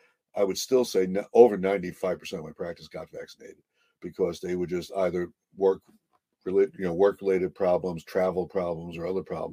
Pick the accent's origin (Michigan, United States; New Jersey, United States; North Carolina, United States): New Jersey, United States; And that, of course, I'm from New Jersey.